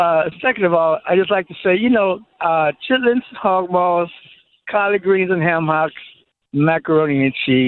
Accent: Southeast, United States; Well, I grew up with that.

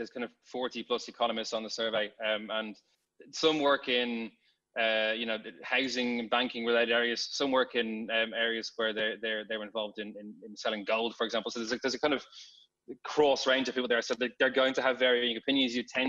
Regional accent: Ireland; I'm originally from Ireland

